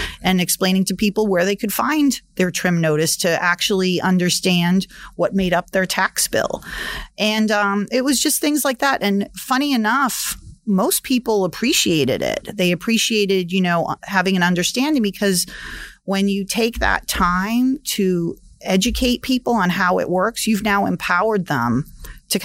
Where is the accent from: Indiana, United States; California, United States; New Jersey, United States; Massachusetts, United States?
Massachusetts, United States; Boston; moved away as an adult; Yeah, so I was born and raised actually in Boston, Massachusetts. So I was a city kid. But in 2000, my husband got a job here in South Florida. So we moved down here.